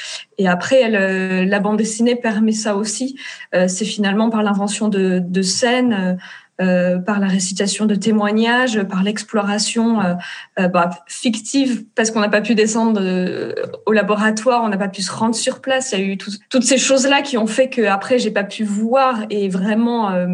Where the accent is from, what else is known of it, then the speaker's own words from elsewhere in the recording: South-East, France; parce que je viens du Sud-Est.